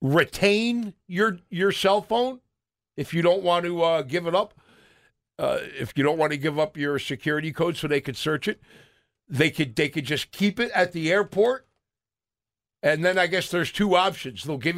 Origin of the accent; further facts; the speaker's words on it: United States; But when you go to different places, you realize, boy, I'm glad I'm American.